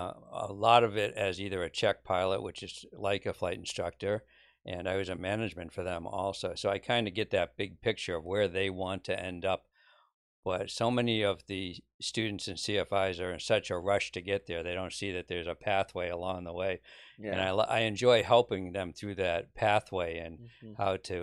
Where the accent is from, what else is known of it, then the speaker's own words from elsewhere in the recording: New England, United States; now in Dallas, United States; but I'm from the New England area and transplanted to Dallas about 10, 11 years ago, maybe even a little longer than that.